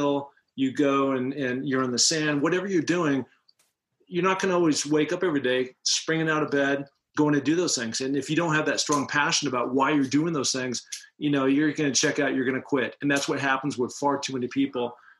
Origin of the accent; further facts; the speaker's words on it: Seattle, Washington, United States; You know, you growing up in Idaho, myself in Seattle, Washington, and especially back in those times, early 80s